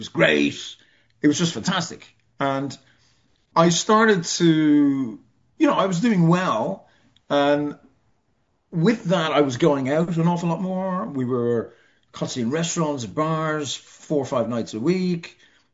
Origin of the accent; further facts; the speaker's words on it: Ireland; no bread, no pasta, and I'm Irish, no potatoes.